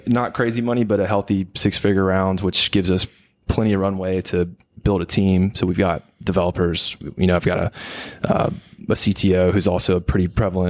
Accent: Brandon, Mississippi, United States; So I'm from Brandon, Mississippi, so about 20 minutes from here. I was born here. I'm first generation Mississippian

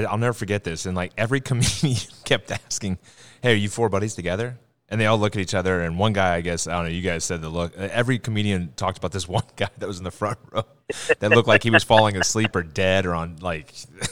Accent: Midwest, United States; Chicago was always one because growing up in the Midwest, you have a bunch of friends that are there.

